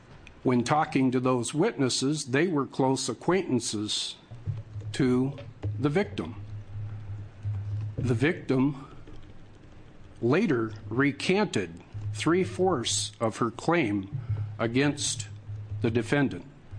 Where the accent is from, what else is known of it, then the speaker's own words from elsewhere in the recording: Clatskanie, Oregon, United States; I'm from Klatskanai.